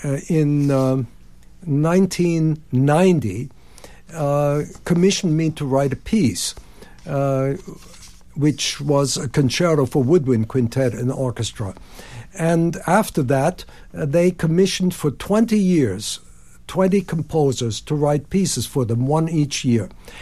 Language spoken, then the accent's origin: English; Mannheim, Baden-Württemberg, Germany; born there; English is a second language; I was born in Mannheim, as you already mentioned.